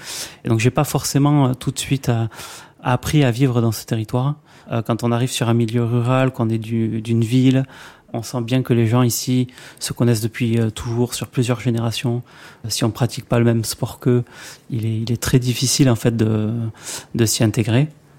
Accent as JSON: {"language": "French", "town": "Pau", "region": "Nouvelle-Aquitaine", "country": "France", "said": "Moi, je suis de Pau, je suis plutôt citadin et je ne m'imaginais pas en fait vivre dans un milieu rural."}